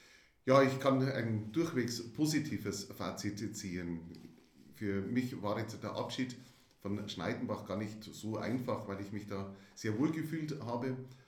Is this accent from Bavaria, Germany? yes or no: yes; Nabburg, Bavaria, Germany; accent: Upper Palatinate; also born or lived in Regensburg; ich bin Oberpfälzer, bin mittlerer Oberpfälzer, bin gebürtig Nappburg und bei Nappburg zuerst aufgewachsen.